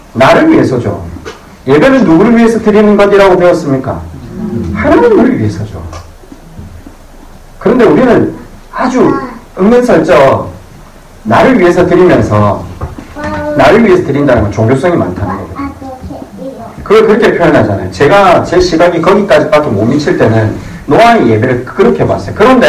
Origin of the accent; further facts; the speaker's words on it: Busan, South Korea; 제가 부산 사람이라서 배를 어릴 때부터 많이 탔거든요.